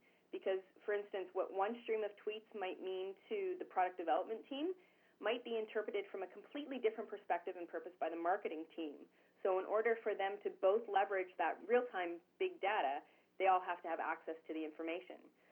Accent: Canada; I'm coming from Canada

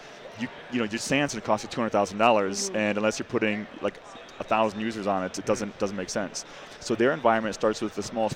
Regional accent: Ohio, United States; I'm from Ohio, so that sounds like the way that...

